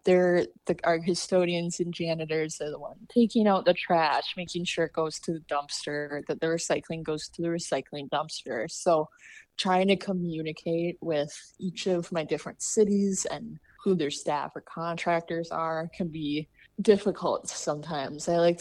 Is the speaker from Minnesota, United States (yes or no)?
no; Wisconsin, United States; I'm from Wisconsin, which I love Wisconsin, but you guys have amazing parks and natural resources out here.